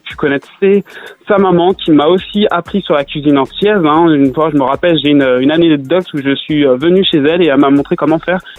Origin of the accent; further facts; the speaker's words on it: Bonneuil-sur-Marne, Île-de-France, France; Lucien Jean-Baptiste, on est de la même ville. Je suis de Bonneuil-sur-Marne. Lucien Jean-Baptiste a grandi dans la ville de Bonneuil, comme moi.